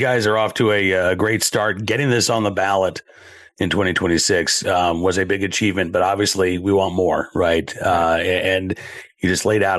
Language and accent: English; Massachusetts, United States; born there; I was born in Massachusetts. I don't live there now